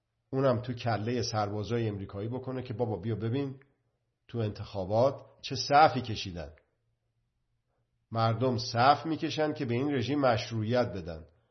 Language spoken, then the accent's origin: Persian; Iran; حالا باز دوباره بسیار خودخواهانه نگاه بکنه آدم به عنوان یک ایرانی، به ایران و ایرانیان میرسه.